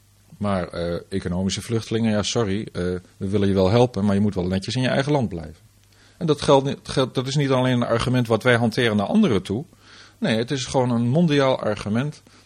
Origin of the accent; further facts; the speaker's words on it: Netherlands; Wij zijn Nederlanders en wij willen werk hebben en wij willen saamhorig zijn.